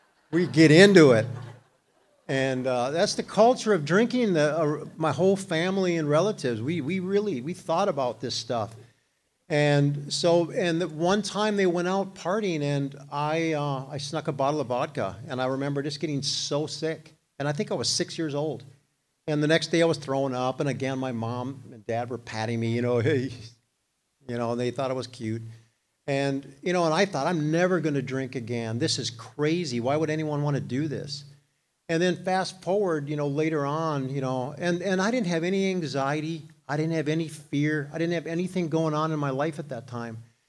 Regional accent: Moorhead, Minnesota, United States; I grew up in Moorhead, Minnesota.

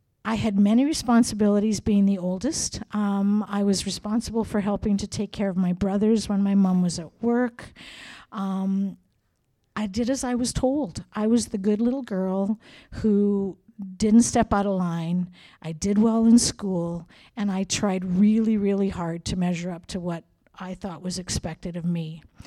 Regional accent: Swift Current, Saskatchewan, Canada; I was raised in Swift Current, Saskatchewan, and I am the eldest of four children and the only girl.

